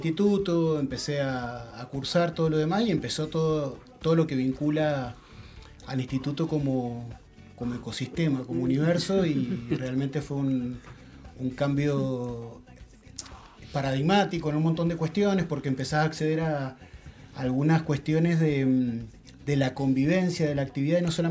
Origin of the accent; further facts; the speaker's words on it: San Martín, Mendoza, Argentina; Yo no soy oriundo de acá, soy de San Martín, de acá de Mendoza